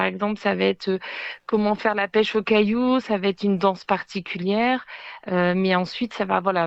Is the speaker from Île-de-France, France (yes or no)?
no; Brittany, France; On est tous de Bretagne, mais de différentes origines. Donc, on a des origines polynésiennes, des origines de Wallis et Futuna. Voilà, on a tous des origines des îles.